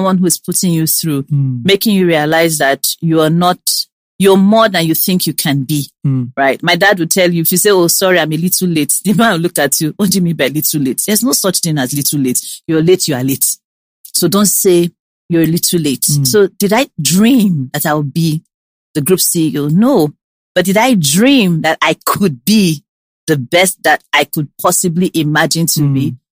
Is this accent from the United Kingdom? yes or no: no; Benin City, Edo, Nigeria; Born and bred.